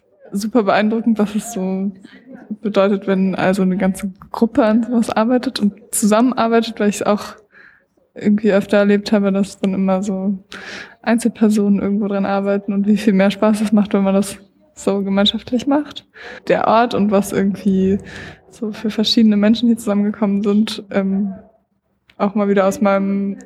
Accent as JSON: {"language": "German", "region": "Berlin", "country": "Germany", "lives_now": "Weimar, Germany", "said": "jetzt gerade wohne ich in Weimar und studiere Architektur. Sonst komme ich aus Berlin."}